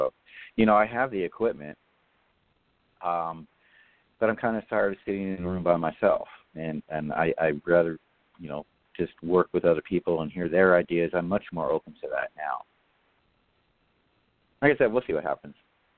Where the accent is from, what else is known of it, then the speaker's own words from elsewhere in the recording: California, United States; I grew up in Southern California, of course we both did, and in Southern California, being bilingual is a big plus